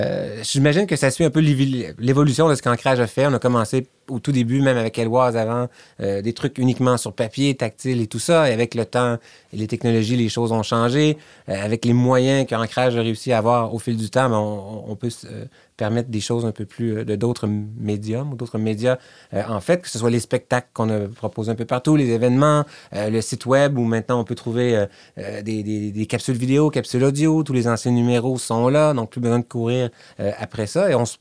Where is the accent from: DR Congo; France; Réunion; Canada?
Canada; Quebec; accent: Quebec French; je suis professeur à l'Université de Moncton. Comme vous pouvez le remarquer, j'ai un accent québécois.